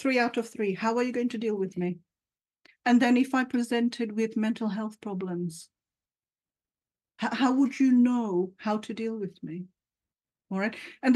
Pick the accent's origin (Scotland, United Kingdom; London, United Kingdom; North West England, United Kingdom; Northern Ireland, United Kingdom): London, United Kingdom; growing up in the East End of London, having my lived experience, you know, living amongst so many different cultures